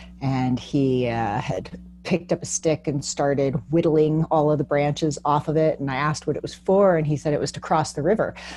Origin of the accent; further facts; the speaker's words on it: Florida, United States; Sure. I grew up in Florida.